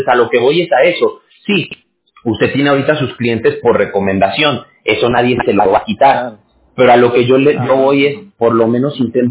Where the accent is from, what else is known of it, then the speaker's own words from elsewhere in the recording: Aguascalientes, Mexico; Yo soy de Aguascalientes. ¿Ubica Aguascalientes usted?